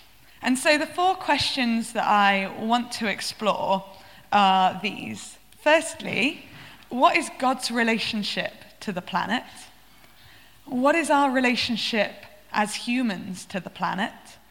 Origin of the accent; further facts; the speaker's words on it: Manchester, North West England, United Kingdom; So I'm from Manchester, it rains a lot